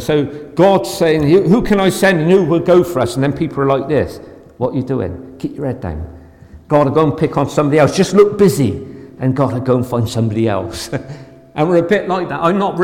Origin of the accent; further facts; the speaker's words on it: Knowle, South West England, United Kingdom; They knew I came from Knowle, had a bit of a reputation, that, you know, you don't mess with anybody from Null kind of thing.